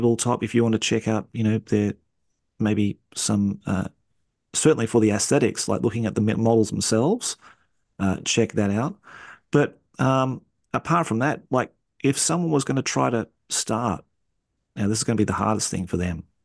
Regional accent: Australia; accent: Australian; So you just get to hear my Aussie accent in the background talking about the Gene Stealers and the Space Marines.

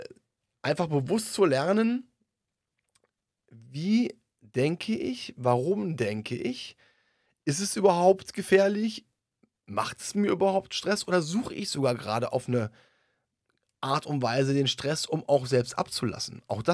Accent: Berlin, Germany; ich komme ja aus Berlin, speziell in Berlin

